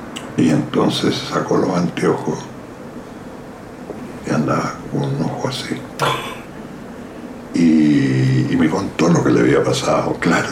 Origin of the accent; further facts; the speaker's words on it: Chile; moved away; yo aparecía como subdirector chileno. Eso no les gustó a los nuevos propietarios. Entonces informaron que si yo estaba cuando ellos se hacían cargo, me iban a echar, porque no querían ningún chileno.